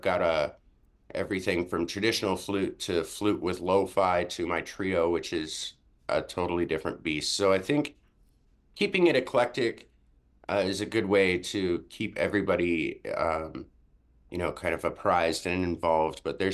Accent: Anchorage, Alaska, United States; also born or lived in South Dakota; I ended up in Alaska and splitting my time back home in South Dakota. So I grew up in, or do my school years in Alaska, summertime in South Dakota. And growing up in Alaska, it's such a tight-knit community while living in the city of Anchorage.

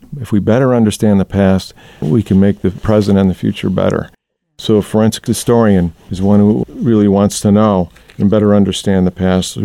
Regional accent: Waterbury, Connecticut, United States; And being Irish Catholic from Waterbury, we were so thrilled to have this person in the White House.

